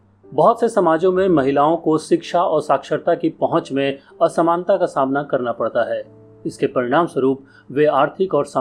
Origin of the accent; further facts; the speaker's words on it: Bihar, India; हमारा गांव मिथिलांचल, वहाँ औरतों के नाम उनकी जगह या मायके के नाम पर हैं